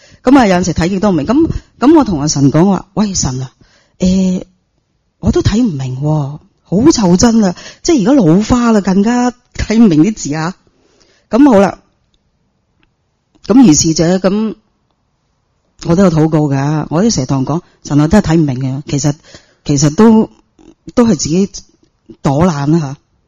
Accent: Chaozhou, Guangdong, China; 佢以前咧我哋潮州人个嗰个系拜神噶嘛

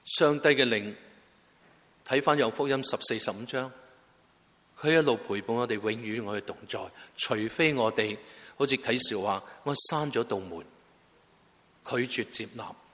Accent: Guangdong, China; 即系所谓我广东人叫开窍啊

